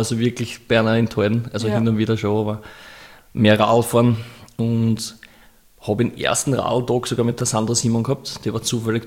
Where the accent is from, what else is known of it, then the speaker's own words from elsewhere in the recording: Austria; nein, ich bin Österreicher, ich rede kein, ich bin kein Russ